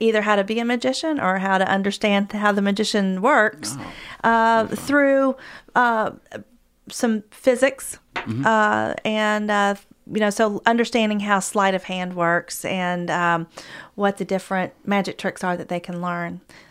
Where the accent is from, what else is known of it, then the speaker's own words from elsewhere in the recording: Lexington, Kentucky, United States; I am from Lexington. I am a Henry Clay High School graduate.